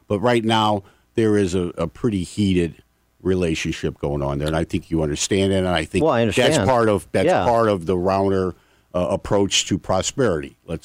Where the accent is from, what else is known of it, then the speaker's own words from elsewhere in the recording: St. Louis, Missouri, United States; Well, I grew up in St. Louis, so that might, make me a little bit different.